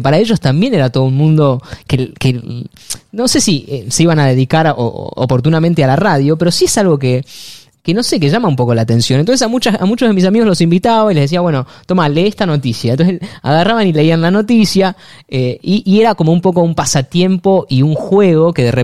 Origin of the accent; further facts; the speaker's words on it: San Nicolás, Buenos Aires Province, Argentina; yo viví y nací en San Nicolás